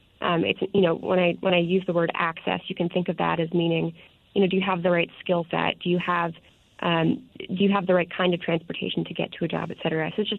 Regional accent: Seattle, Washington, United States; I'm from Seattle, so the South King County suburbs immediately to the south of the city have done some pretty great work

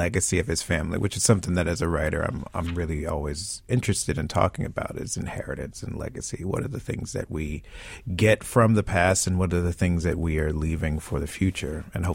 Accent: North Carolina, United States; I grew up in North Carolina in a place not unlike where the play is set. And I grew up with a really big, robust family.

